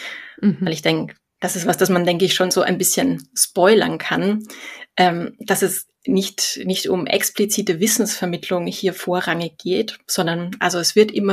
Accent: Austria; now in Germany; Also ich habe Ergotherapie studiert in Wien. Ich komme eigentlich aus Österreich. Das wird man an der einen oder anderen Stelle wahrscheinlich auch noch hören, auch wenn ich inzwischen schon seit ein paar Jahren im Ruhrgebiet lebe.

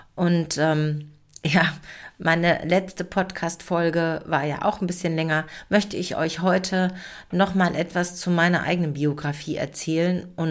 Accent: Dortmund, North Rhine-Westphalia, Germany; born there; Ich bin ein Kind der 60er, also ich bin 1964 in Dortmund geboren als erstgeborene Tochter meiner Eltern

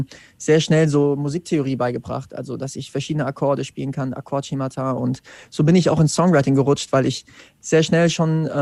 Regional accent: Wetzlar, Hesse, Germany; Ich komme aus Wetzlar

